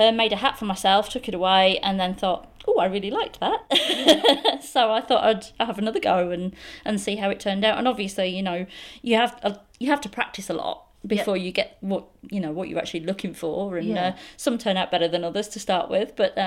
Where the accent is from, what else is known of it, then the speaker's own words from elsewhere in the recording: Leeds, Yorkshire and the Humber, United Kingdom; moved away; I'm from Leeds originally. Mm-hmm. Yes. Moved around England a little bit before I came over here, so the accent's still there a little bit.